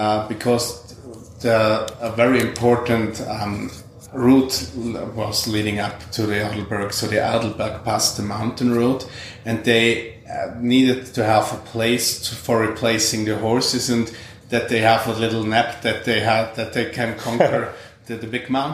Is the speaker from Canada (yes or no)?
no; St. Anton, Tyrol, Austria; So it's my hometown. I've grown up here. And yeah, I'm very interested in the history of St. Anton, but also in the future of St. Anton.